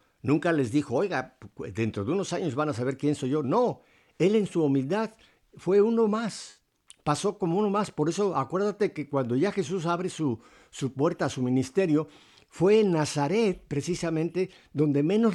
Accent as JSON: {"language": "Spanish", "country": "Mexico", "said": "en mi país, México"}